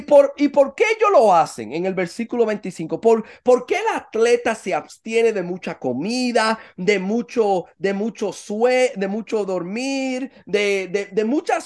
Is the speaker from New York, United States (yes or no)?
yes; New York, United States; Y yo soy un dominicano de Nueva York. Finalmente él y yo vamos para Nueva York, de donde yo soy.